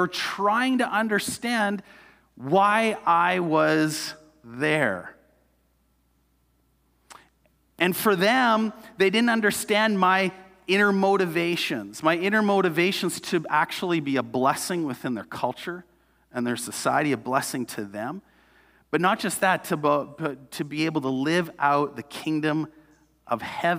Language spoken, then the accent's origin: English; Canada; even though I'm a Canadian